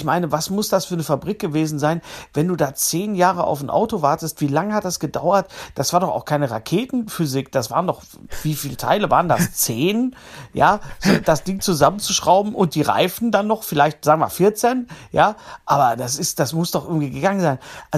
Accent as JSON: {"language": "German", "town": "Bochum", "region": "North Rhine-Westphalia", "country": "Germany", "tie": "born there", "said": "bin ja aus einer Autofamilie. Ja, meine Eltern kamen ja aus Rüsselsheim nach Bochum. Deswegen bin ich ja in den Bochum geboren, wegen Opel. Und hier war eine Opelstadt."}